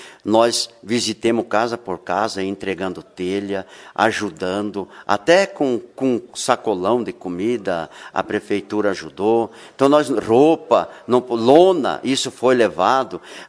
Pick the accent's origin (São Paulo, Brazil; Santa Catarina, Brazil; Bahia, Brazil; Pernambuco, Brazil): Santa Catarina, Brazil; São Lourenço do Oeste; moved away as an adult; Eu sou de São Lourenço do Oeste, na divisa com o Paraná.